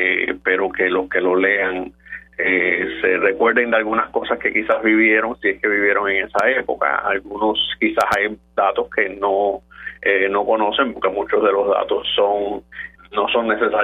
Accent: Cuba

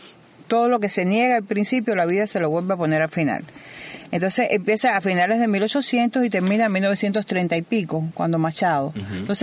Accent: Cuba; Y si no eres cubano, vas a aprender cómo somos los cubanos.

